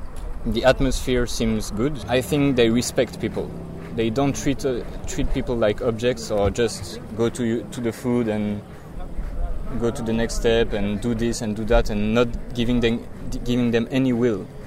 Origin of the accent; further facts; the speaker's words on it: Geneva, Switzerland; and I am from Switzerland in Geneva.